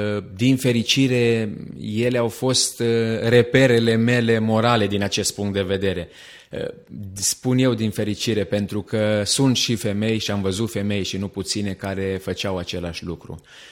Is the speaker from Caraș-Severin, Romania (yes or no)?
yes; Jitin, Caraș-Severin, Romania; Am omis să vă spun că sunt deloc de lângă Oravița, din Jitin, comuna Ciudanovița